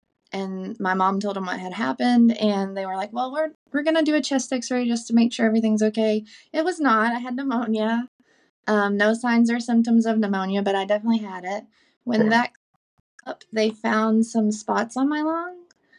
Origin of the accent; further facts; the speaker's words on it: Kentucky, United States; I was born and raised in Eastern Kentucky.